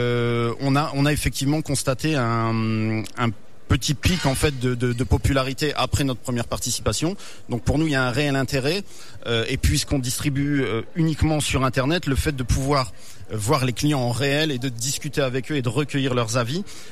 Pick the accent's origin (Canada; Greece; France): France; Hauts-de-France; now in Kraków, Poland; Alors moi je suis originaire de la région de Lens et depuis 4 ans j'habite à Cracovie.